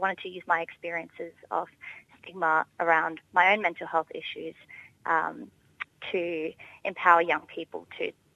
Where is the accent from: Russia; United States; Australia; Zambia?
Australia; Darwin, Northern Territory; now in Sydney, Australia; So I'm from the Northern Territory. I live in a small city called Darwin, which is much smaller to where I live now in Sydney.